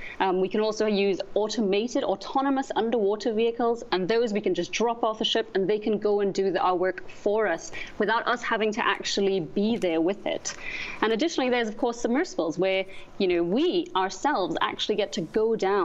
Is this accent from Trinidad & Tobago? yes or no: yes; Trinidad & Tobago; I'm from Trinidad and Tobago